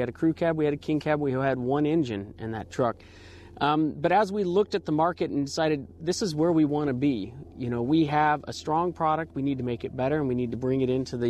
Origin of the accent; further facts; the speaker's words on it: Arizona, United States; Thank you, and welcome to my hometown